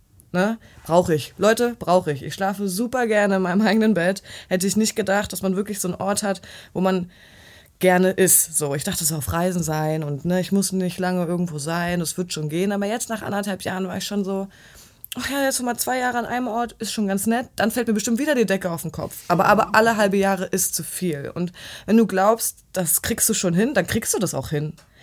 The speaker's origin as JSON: {"language": "German", "region": "East Germany", "country": "Germany", "said": "ich komme aus dem Osten, also neue Bundesländer, und das ist ja überhaupt nicht LW-Gebiet, und bin dafür auch in die Nähe von Frankfurt dann gezogen"}